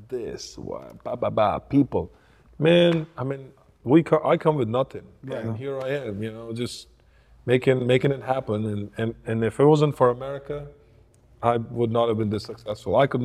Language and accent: English; Punjab, India; born there; I was born in North Punjab, about 6 hours from Himalayas.